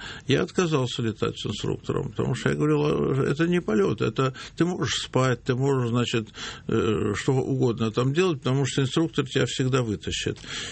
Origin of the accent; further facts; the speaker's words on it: Saint Petersburg, Russia; я был мальчишкой ленинградец, то есть для меня бетон, асфальт, скрежет трамвайных колес, это вот мое